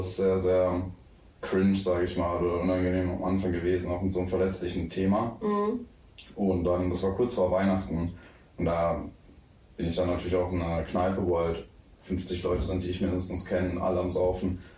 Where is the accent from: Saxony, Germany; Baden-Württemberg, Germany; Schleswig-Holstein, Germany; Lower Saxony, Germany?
Baden-Württemberg, Germany; Freiburg; Also, ich komme auch so aus Freiburg, aus dem Dorf.